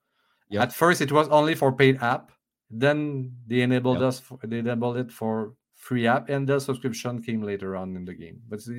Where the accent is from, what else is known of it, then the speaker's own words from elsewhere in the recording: Canada; English is a second language; Again, because we are French Canadian and we didn't really realize this.